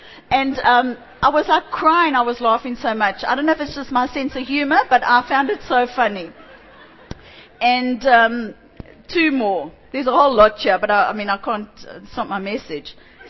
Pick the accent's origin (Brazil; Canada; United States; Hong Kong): Hong Kong; I'm from Hong Kong